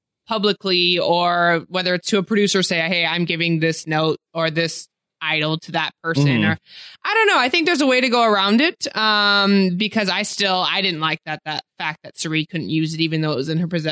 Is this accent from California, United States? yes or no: yes; Eastvale, California, United States; Yes, they're still in Eastvale, California. I grew up there and I graduated high school at Roosevelt High School.